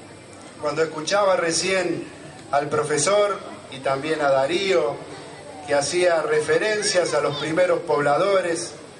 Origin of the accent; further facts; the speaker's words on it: Santa Fe, Argentina; el legado que tenemos que compartir con ustedes como santafesinos